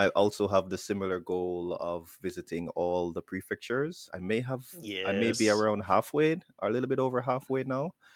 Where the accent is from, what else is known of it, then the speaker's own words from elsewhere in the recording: Kingston, Jamaica; now in Japan; I am from Kingston, Jamaica, and I'm living in Japan for a few years now.